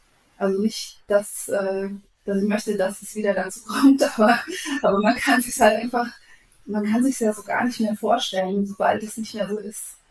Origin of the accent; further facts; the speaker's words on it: Germany; Ich bin ja auch im Westen geboren und aufgewachsen.